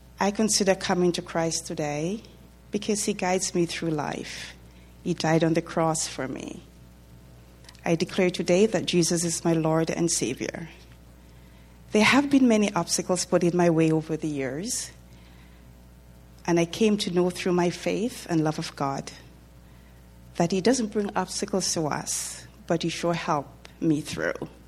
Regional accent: Montego Bay, Saint James, Jamaica; I was born and raised in Montego Bay, Jamaica. I had five brothers.

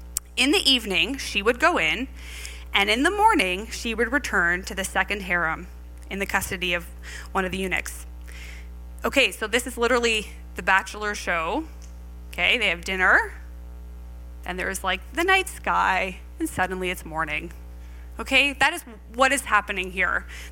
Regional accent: Canada; So yes, I am Canadian, but I am also a thoroughbred Dutch woman.

